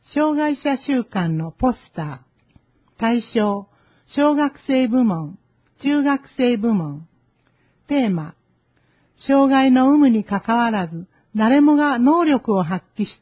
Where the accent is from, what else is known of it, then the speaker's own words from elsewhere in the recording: Gujarat, India; Japanese is a second language; now in Japan; 私の故郷、グジャラート州は湿度が低いので、日本の蒸し暑さとは違い